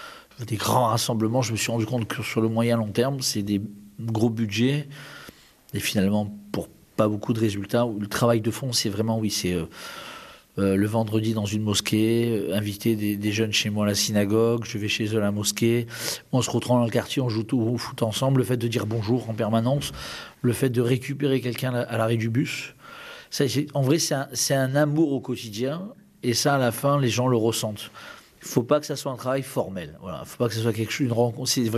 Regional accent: France; moi, en tant que Français, né en France, je suis passé de l'étape

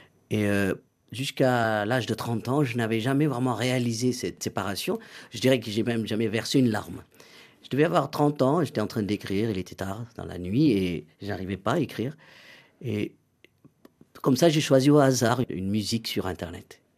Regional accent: Karaikal, Puducherry, India; la culture tamoule, parce que jusqu'à l'âge de 14 ans, je ne savais même pas que j'avais une sorte de lien avec la France, parce que j'ai grandi à Karaikal.

